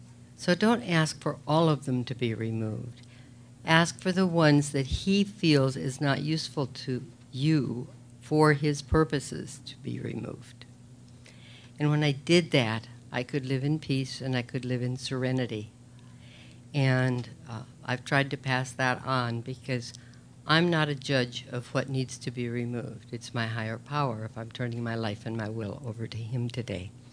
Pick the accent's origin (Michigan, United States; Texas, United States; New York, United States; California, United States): California, United States; West Covina; I'm a compulsive eater. I'm from West Covina, California.